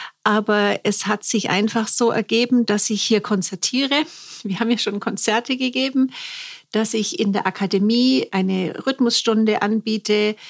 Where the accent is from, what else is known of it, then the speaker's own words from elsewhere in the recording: Ulm, Baden-Württemberg, Germany; Ich bin aus Ulm.